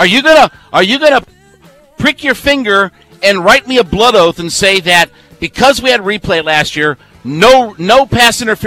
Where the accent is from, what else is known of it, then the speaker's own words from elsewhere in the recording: Canton, Ohio, United States; I grew up in Canton, Ohio. I went to a lot of Hall of Fame ceremonies and different things like that.